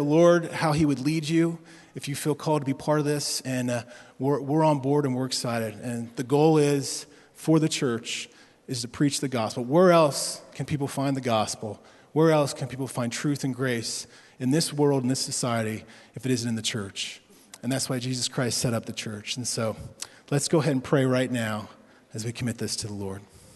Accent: Wilmington, Ohio, United States; now in Springboro, United States; And we live in Springboro. Our kids go to school in Springboro. That's our community. And I grew up in Wilmington, actually, so God brought me back home.

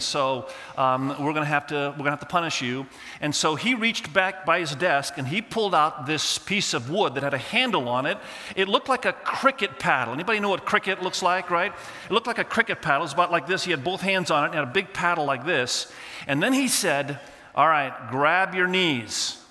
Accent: Indonesia; first language Indonesian; English is a second language; moved away as an adult; So I was born in Indonesia. My parents were missionaries there and grew up there till I was about 18 years of age and loved the country of Indonesia. It was my first language, actually, before English, and so I still speak the language fluently.

